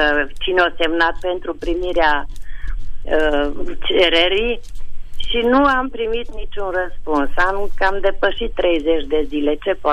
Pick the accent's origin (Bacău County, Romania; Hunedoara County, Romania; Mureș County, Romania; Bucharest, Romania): Mureș County, Romania; Reghin; Vă sunt din Reghin.